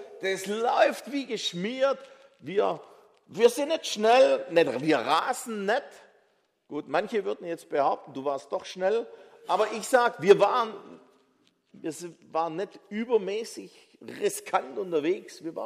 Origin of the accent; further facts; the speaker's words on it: Baden-Württemberg, Germany; Ich komme aus dem Nordschwarzwald, eine traumhafte Gegend zum Motorradfahren.